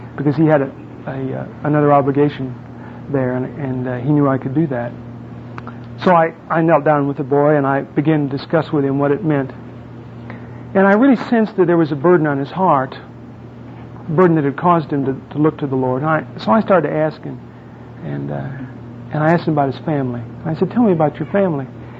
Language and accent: English; Chicago, Illinois, United States; born there; also born or lived in Colorado / Arizona / Texas; But I was born in Chicago. I did spend a little time here in Colorado. I attended the University of Denver, just down the road.